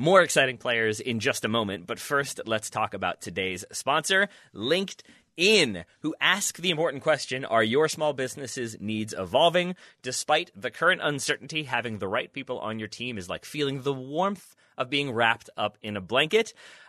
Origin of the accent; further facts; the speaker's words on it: United States; me as an American liking Manchester United and watching the Premier League